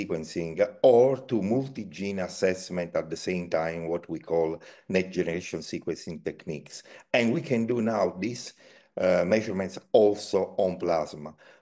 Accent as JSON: {"language": "English", "town": "Naples", "region": "Campania", "country": "Italy", "second_language": "English", "said": "from Naples in Italy"}